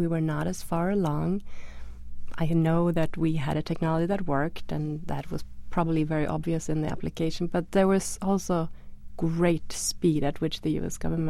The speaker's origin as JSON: {"language": "English", "country": "Sweden", "lives_now": "Boston, United States", "said": "I'm originally from Sweden. I live here in Boston."}